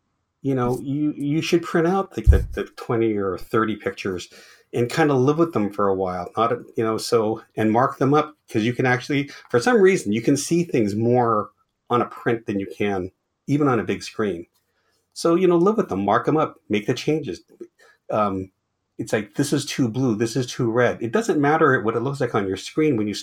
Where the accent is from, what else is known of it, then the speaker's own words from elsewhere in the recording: Carmel, California, United States; No, but see, and actually, again, I come from Carmel, and really everybody knew him